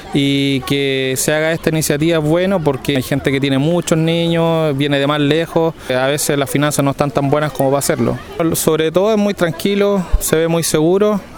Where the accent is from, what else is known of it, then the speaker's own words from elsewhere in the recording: Quillota, Valparaíso, Chile; La verdad, somos de Quillota y nos hemos sentido muy, muy a gusto.